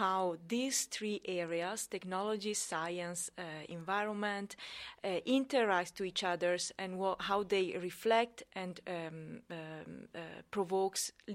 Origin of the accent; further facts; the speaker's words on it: Italy; English is a second language; moved away as an adult; now in Finland; I'm originally from Italy. I came to Finland in 2007 to study IP law